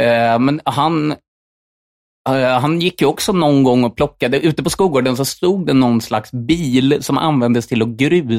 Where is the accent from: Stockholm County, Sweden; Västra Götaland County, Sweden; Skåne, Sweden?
Stockholm County, Sweden; Stockholm; jag var ju från Telefonplan